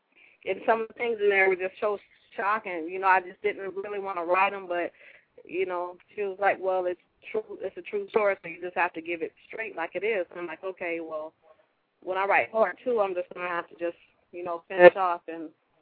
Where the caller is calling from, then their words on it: Pinellas Park, Florida, United States; I'm calling from Pinellas Park.